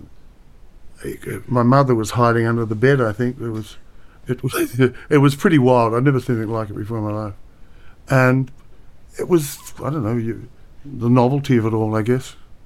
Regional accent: Australia; I'm very proud of the fact that I'm an Australian

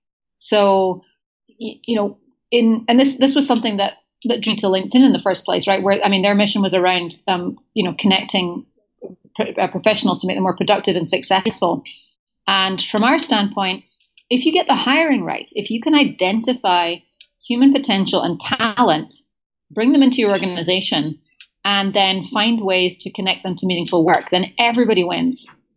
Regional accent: Scotland, United Kingdom; so first of all, I'm Scottish. I identify with British. I rankle slightly when people call me English

